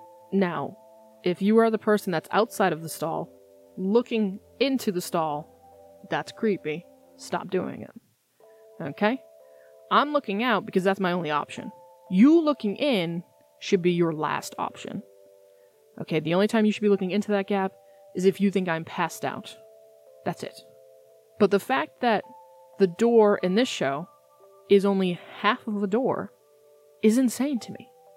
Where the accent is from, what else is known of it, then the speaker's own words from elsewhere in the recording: Massachusetts, United States; I'm from Massachusetts.